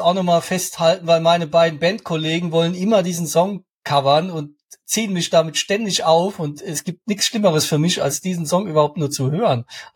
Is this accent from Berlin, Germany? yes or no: no; Rhineland-Palatinate, Germany; Ich bin ja in Rheinland-Pfalz groß geworden